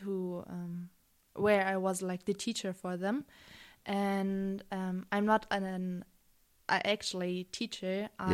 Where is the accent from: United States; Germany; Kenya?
Germany; English is a second language; because they were afraid that anybody would attack me because I'm from Germany.